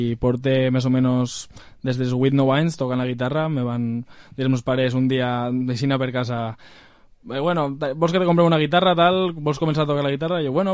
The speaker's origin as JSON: {"language": "Spanish", "town": "Villarreal", "region": "Valencian Community", "country": "Spain", "said": "yo soy de Villarreal"}